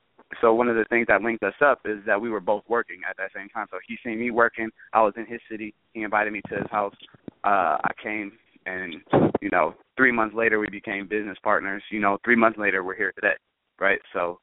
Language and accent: English; Anaheim, California, United States; born there; I was born in Anaheim, California in 89. My pop's in the Navy. So I was fortunate enough to experience pretty much every region of the world before I even graduated high school.